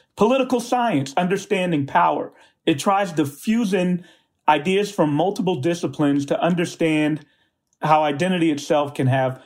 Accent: Brooklyn, New York, United States; I mean, I grew up in Bedford-Stuyvesant. We did not have silver spoons, but, you know, they were working class individuals.

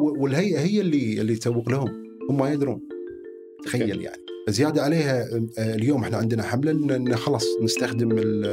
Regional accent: Kuwait; حتى عندنا بالكويت كل قاعد يسولف كذي

